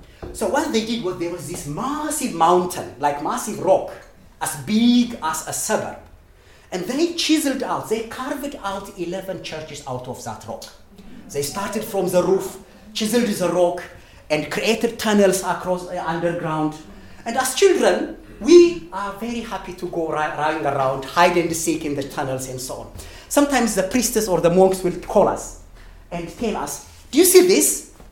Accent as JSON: {"language": "English", "country": "Ethiopia", "tie": "born or raised there", "said": "I was a brown person when I grew up in Ethiopia."}